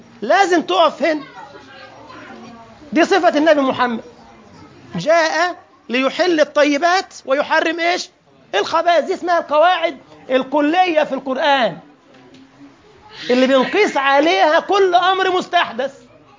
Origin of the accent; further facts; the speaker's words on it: Egypt; احنا عندنا في مصر اسمه شكمان